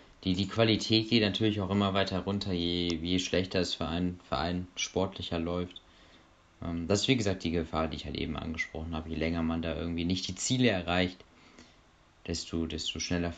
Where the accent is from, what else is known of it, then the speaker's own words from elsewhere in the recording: Dortmund, North Rhine-Westphalia, Germany; Und ich sag, als Dortmunder, ich würde mir wünschen, wenn Schalke wieder ein bisschen besser wird.